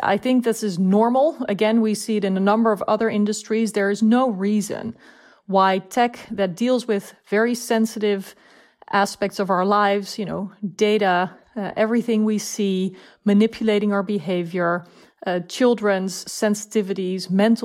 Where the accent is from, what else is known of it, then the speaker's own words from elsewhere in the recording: Netherlands; English is a second language; I'm from the Netherlands, from the EU myself.